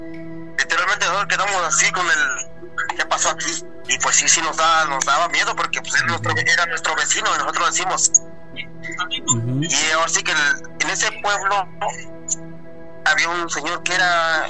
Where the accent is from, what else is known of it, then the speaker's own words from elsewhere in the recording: Tecali de Herrera, Puebla, Mexico; now in New York, United States; Iba yo caminando para en la calle principal de mi pueblo, que es en Tecale de Herrera, Puebla.